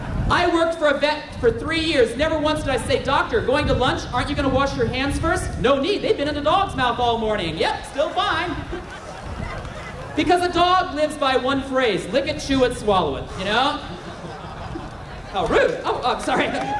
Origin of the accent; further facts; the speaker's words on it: Phoenix, Arizona, United States; Part of it's where I was raised. I was raised in Phoenix.